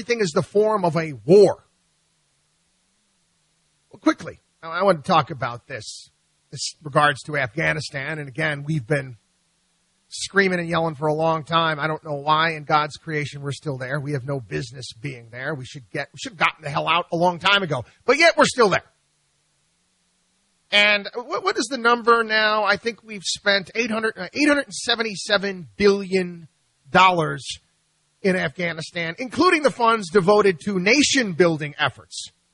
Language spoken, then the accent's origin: English; New York, United States; And I grew up 2 hours north of New York City, and I might as well have grown up in Kansas.